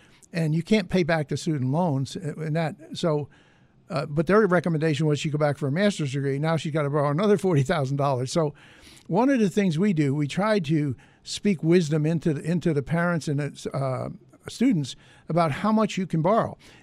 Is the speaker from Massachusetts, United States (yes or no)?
no; Rochester, New York, United States; Now, I come from Rochester, and we've got some great high schools there.